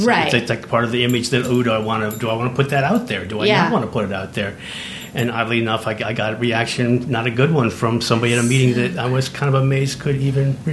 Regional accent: Wisconsin, United States; born there; I was born in Wisconsin, mm-hmm. and my father's a linguist.

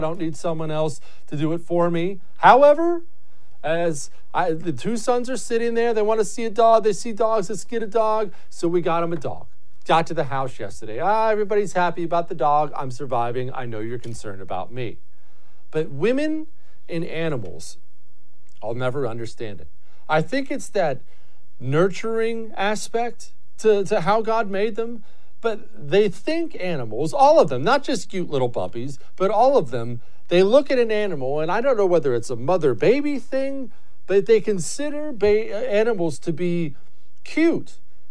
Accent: Montana, United States; Mainly, I grew up in Montana.

